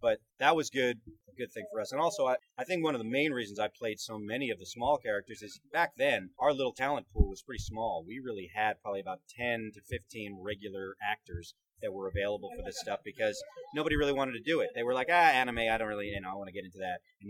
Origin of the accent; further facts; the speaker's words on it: Brooklyn, New York, United States; since I am from Brooklyn, and I might as well, you know, imitate some of my old buddies in the neighborhood.